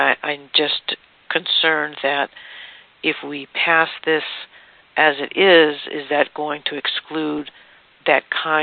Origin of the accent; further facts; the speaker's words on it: Los Angeles, California, United States; I'm from South Los Angeles.